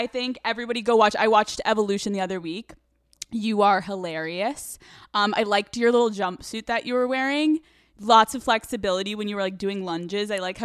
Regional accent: Pennsylvania, United States; I'm from Pennsylvania.

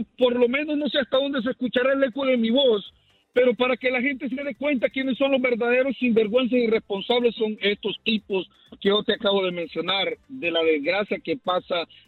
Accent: Honduras; los que más hablan a la radio muchas veces somos nosotros los hondureños.

